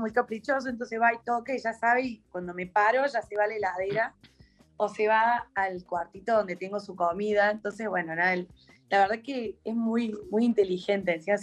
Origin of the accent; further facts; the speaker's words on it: Córdoba, Argentina; somos de Córdoba